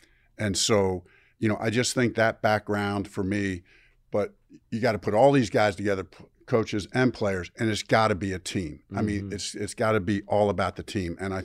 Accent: Chicago, Illinois, United States; I'm from Chicago, you know, was in Chicago for a long time.

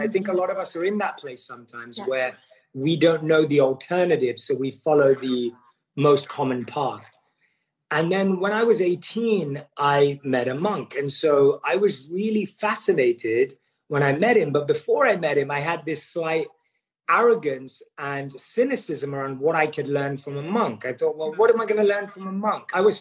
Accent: London, United Kingdom; But yeah, so I was born and raised in London.

